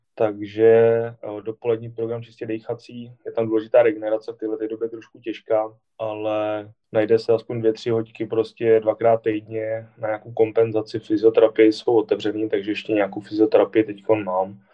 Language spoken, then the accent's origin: Czech; Bohemia, Czechia; U nás v Čechách je prostě dobrých třeba 20 top atletů